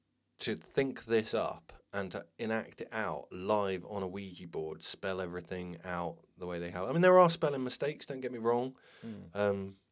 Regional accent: Ludlow, West Midlands, United Kingdom; my best mate back in Ludlow, my hometown, his birthday was the 28th of May.

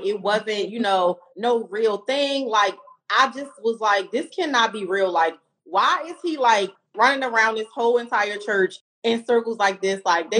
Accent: Baltimore, Maryland, United States; yes, I'm from Baltimore.

